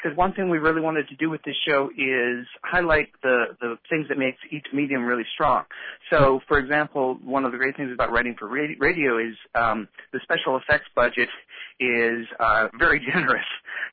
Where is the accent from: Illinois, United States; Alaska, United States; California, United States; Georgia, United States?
Alaska, United States; Sitka; I was born and raised in Sitka, so it means a tremendous amount to me to be able to premiere this show kind of in my hometown, more or less.